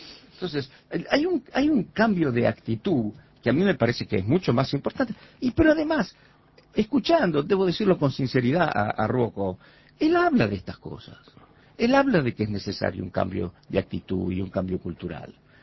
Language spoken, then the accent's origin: Spanish; Uruguay; also born or lived in Italy / Chile / Peru; Y como buen ciudadano uruguayo, a las 48 horas lo llevé al consulado, lo inscribí, saqué mi pasaporte uruguayo con mucho orgullo. Cuando volví al Uruguay